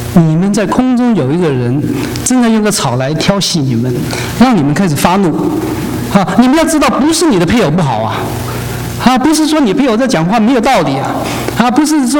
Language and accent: Chinese; Guangdong, China; 我是广东人